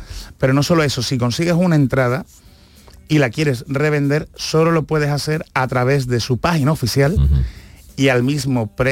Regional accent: Spain; nosotros que somos aquí los de España, lo vamos a tener muy difícil

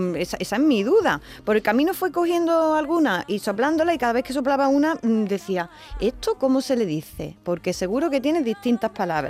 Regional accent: Andalusia, Spain; mi pueblo, que es de Jaén, pero está a 8 kilómetros de Córdoba

